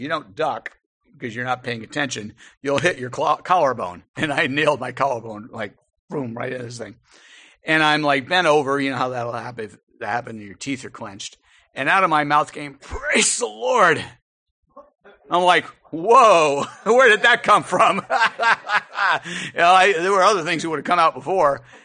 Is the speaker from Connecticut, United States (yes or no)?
yes; Connecticut, United States; Because I came from Connecticut.